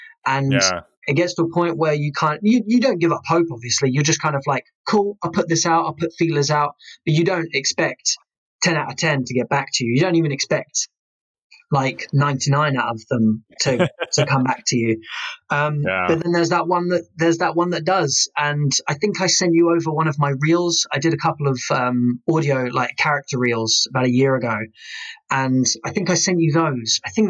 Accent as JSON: {"language": "English", "region": "South East England", "country": "United Kingdom", "said": "I'm originally from Kent, and we had a place in Chatham"}